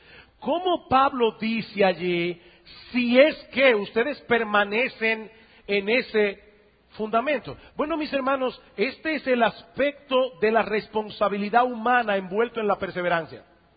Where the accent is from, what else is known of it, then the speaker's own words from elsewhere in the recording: Dominican Republic; en nuestro desempeño como dominicanos